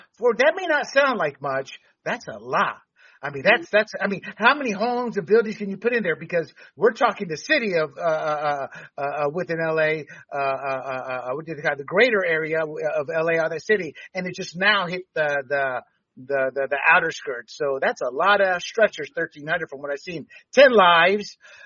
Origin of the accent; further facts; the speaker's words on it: California, United States; as a Californian, all three of us, we've dealt with this for decades.